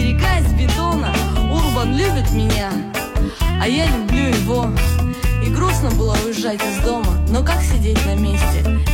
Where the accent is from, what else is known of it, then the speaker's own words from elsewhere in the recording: Yekaterinburg, Sverdlovsk Oblast, Russia; moved away; она была написана, когда мы уже уезжали из Екатеринбурга, ну, то есть как-то об этом, вот, и все равно город родной, любимый, не хотелось никуда уезжать, просто так получилось